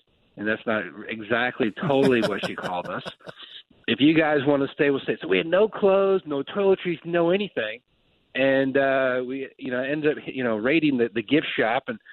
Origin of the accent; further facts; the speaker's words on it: Morenci, Michigan, United States; born there; also born or lived in Jackson; Well, I lived over in Jackson. I was born actually in a little town, but you got to go from Michigan into Ohio, back to Michigan, into Ohio, back to Michigan to get there. A little town called Morenci.